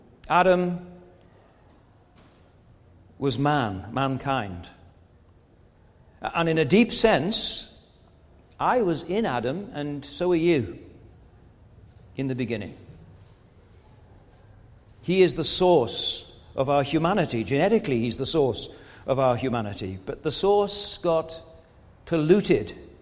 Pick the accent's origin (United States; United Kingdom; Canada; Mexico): United Kingdom; Wales; I'm Welsh, so I can say this.